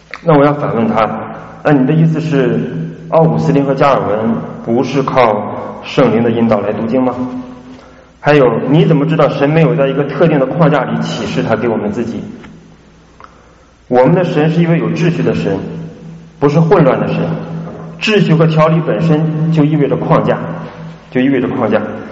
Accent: China; 但我们是中国人，那中国现在这方面问题又比较突出，所以我们就讲中国

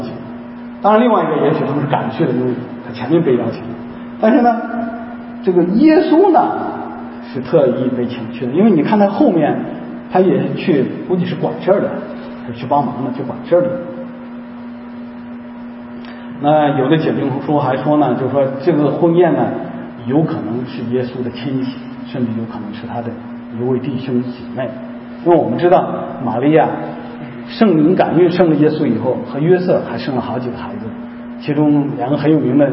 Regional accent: Henan, China; 跟现在我们这个有些那个大城市的人，特别上海人看不起我们河南人一样

